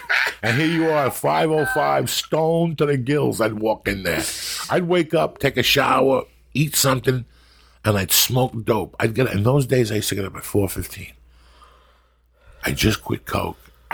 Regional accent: Cuba; now in United States; I grew up, I came from Cuba, I grew up.

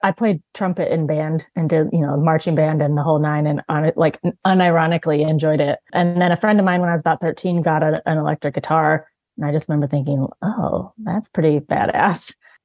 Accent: Klamath Falls, Oregon, United States; I'm actually from Klamath Falls, Oregon. It's kind of Southern Oregon, just a smaller town. So Pacific Northwest represent. Grew up there.

